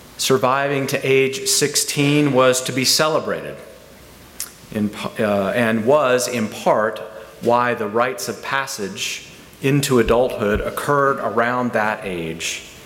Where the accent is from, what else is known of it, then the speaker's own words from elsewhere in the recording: Tennessee, United States; also born or lived in Texas / California / New Mexico; although I was born in Texas, I was raised mostly in the mountains of southeast Tennessee and have ever since felt a kinship with mountains and high places and wilderness. I've spent most of my adult life in the West, in California and New Mexico